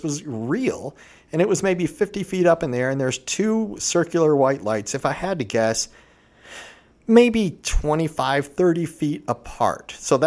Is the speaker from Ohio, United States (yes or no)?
yes; Vermilion, Ohio, United States; So I grew up in Vermilion, Ohio. It's a little bit west of where we're talking about